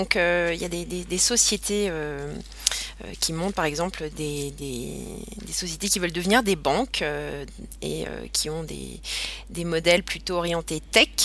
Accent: Paris, Île-de-France, France; moved away as an adult; also born or lived in Belgium / Luxembourg; moi, je suis à la base française, je viens de Paris. J'ai grandi là-bas, j'ai fait mes études là-bas et j'ai quitté juste après mes études la France pour travailler en Belgique puis ensuite au Luxembourg.

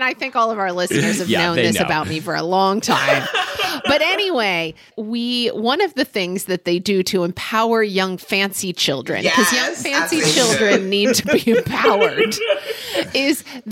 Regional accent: Oklahoma City, Oklahoma, United States; So when I was in middle school, so I grew up in Oklahoma City, Oklahoma.

